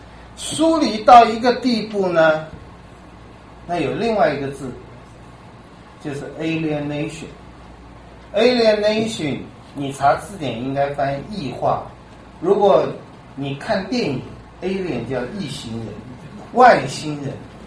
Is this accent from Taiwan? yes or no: yes; Taiwan; 那个脸就是我们台湾人的脸